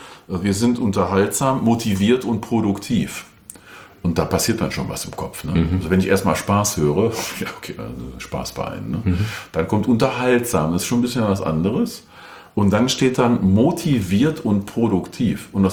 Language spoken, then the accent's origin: German; North Rhine-Westphalia, Germany; Ich komme aus dem Rheinland, nähe Köln.